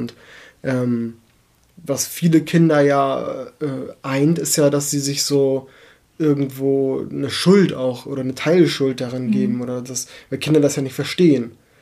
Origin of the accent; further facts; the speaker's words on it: Germany; born there; Wir sind beide in Deutschland geboren.